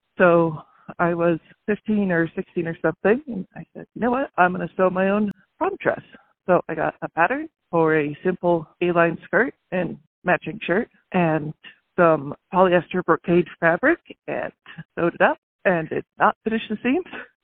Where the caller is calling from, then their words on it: Utah, United States; Hello, Helen and Caroline. … from Utah, USA.